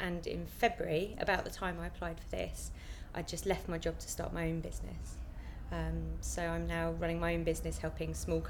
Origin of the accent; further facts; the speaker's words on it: Chesham, South East England, United Kingdom; I'm from Chesham in Buckinghamshire. And did you ask my age? Okay, I'm 29.